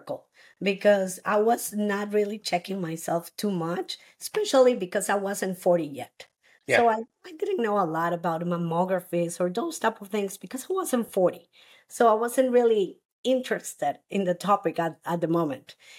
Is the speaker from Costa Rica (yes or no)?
yes; Alajuela, Costa Rica; I was born here in Costa Rica. My hometown is Alajuela. It's very near the airport. That's where my family is from. And I grew up in a middle-class family